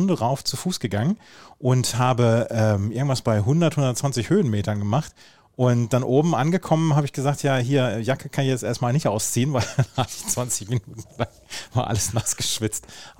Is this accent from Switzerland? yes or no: no; Bad Oeynhausen, North Rhine-Westphalia, Germany; Das ist in der Mitte, ist da, wo ich aufgewachsen bin